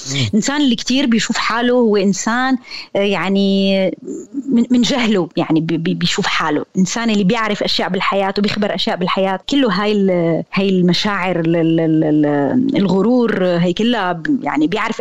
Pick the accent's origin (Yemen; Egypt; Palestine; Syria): Syria; أكيد أنا يعني أي إنسان سوري أنا ما بدي أفصل حالي يعني … عن كوني أنا إنسانة سورية، عانيت اللي عاناه الشعب السوري،